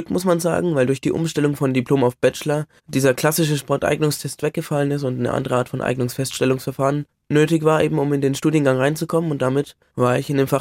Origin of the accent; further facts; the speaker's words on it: Bamberg, Bavaria, Germany; bin in meine Heimatstadt Bamberg an die Universität